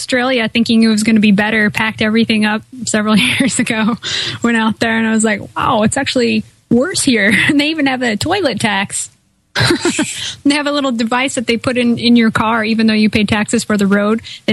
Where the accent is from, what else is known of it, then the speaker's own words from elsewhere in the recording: Pacific Northwest, United States; I'm from the West Coast, the Northwest, Portland, Seattle, you know, the grunge movement.